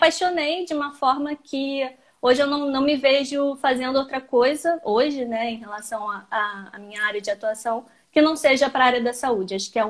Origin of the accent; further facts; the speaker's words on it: Brazil; moved away as an adult; now in Portugal; Eu sou brasileira, né, mas vivo aqui em Portugal há pelo menos 1 ano e meio e eu vim para cá ano passado para fazer um mestrado.